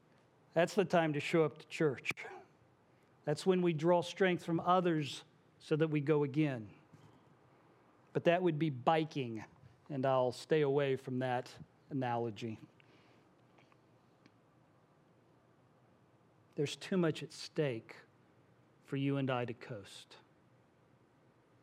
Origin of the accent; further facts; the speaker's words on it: Indiana, United States; also born or lived in Illinois; I'm from Indiana originally. That's where I was born. We moved from Illinois, and I know y'all get confused about the I states up north.